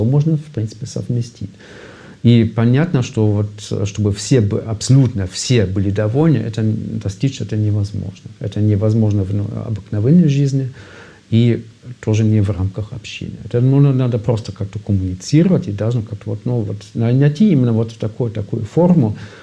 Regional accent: Hamburg, Germany; Russian is a second language; вот в моем родном городе Гамбург, в Альтоне

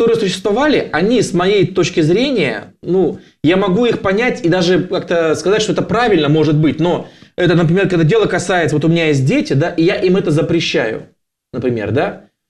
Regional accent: Dagestan, Russia; born there; Родился я в Советском Союзе, в ДАССР. Вот.

